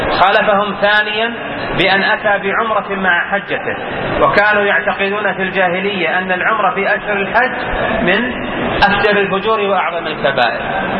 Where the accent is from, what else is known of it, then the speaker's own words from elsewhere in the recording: Saudi Arabia; وإذا كان عندنا في بلادنا المملكة العربية السعودية